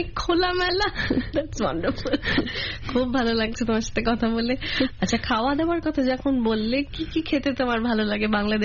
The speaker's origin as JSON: {"language": "Bangla", "town": "Kolkata", "region": "West Bengal", "country": "India", "tie": "born or raised there", "said": "আমাদের ইন্ডিয়াতে, আমি কলকাতায় বড় হয়েছি, কলকাতার নাম নিশ্চয়ই শুনেছ"}